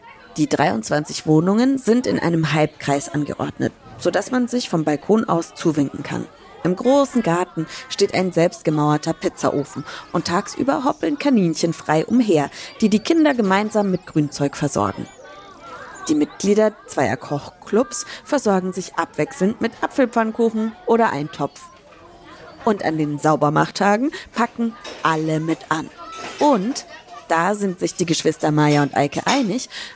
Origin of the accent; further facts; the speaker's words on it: Bavaria, Germany; now in Hamburg, Germany; Ursprünglich komme ich aus Bayern, also Franken, um genau zu sein. Das Dorf, in dem ich aufgewachsen bin, ist am Rand einer Kleinstadt. Also ganz anders als hier in Hamburg.